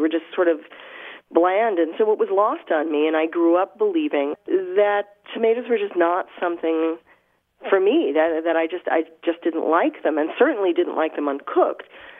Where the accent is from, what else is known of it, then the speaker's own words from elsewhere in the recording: New York, United States; And you know, growing up in New York, I mean, I did not have a green thumb.